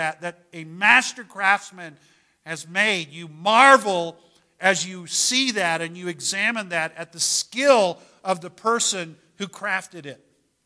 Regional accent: Texas, United States; I was raised in Texas. I was raised in South Texas. I was raised in South, South Texas. I was raised way down at the bottom of Texas, 13 miles from the Mexican border.

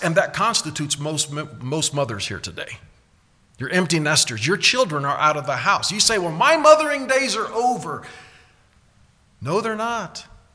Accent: United States; born there; I was born in America like most of you. That makes me an American.

